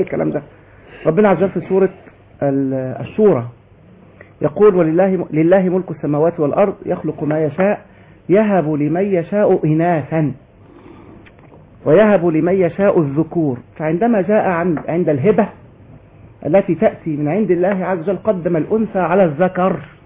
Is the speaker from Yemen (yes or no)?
no; Egypt; انا مصري يا اخوان انا مصري